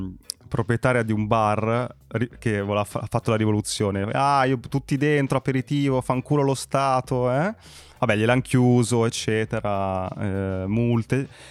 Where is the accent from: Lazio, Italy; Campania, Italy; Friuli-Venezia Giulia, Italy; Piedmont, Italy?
Friuli-Venezia Giulia, Italy; Pordenone; Ah sì, sono di Pordenone.